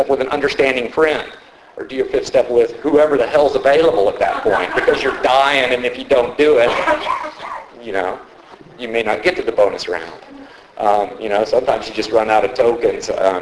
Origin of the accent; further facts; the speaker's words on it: Houston, Texas, United States; now in Austin, United States; That's how I ended up in Austin, Texas. I'm originally from Houston.